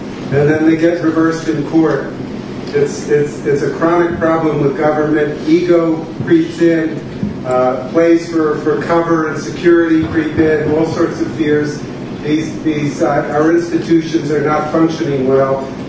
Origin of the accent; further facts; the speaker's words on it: Bronx, New York, United States; born there; I was born in the Bronx, I went to City College, I love New York. New York is not the real world.